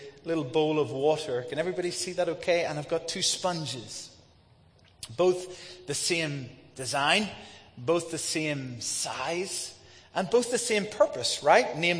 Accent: Ireland; And I said, yes, I'm from Ireland.

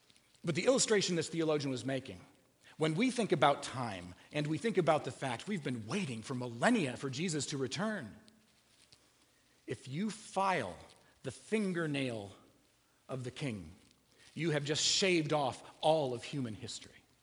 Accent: Illinois, United States; You know, I'm from Illinois, and we farm there. Soy, corn, and wheat.

